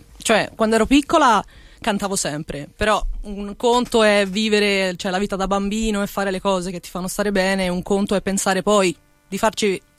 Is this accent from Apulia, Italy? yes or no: no; Arzano, Campania, Italy; also born or lived in Fano; now in Florence, Italy; Io non sono fiorentina, io sono di Napoli, nemmeno di Napoli, di un paesino accanto a Secondigliano, si chiama Arzano, e da lì poi sono andata a Fano, nelle Marche, poi sono arrivata a Firenze